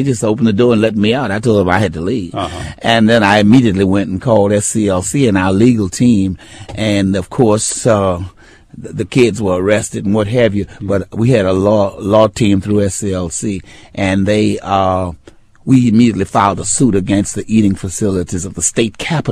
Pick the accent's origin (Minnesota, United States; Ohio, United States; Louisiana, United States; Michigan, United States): Louisiana, United States; New Orleans; And, of course, I am a Creole from New Orleans, Louisiana.